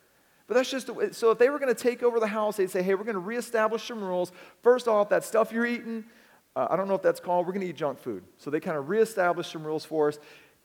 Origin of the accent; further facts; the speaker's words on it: Texas, United States; I grew up in Texas, and so I titled the story, Little Billy and His Flying Machine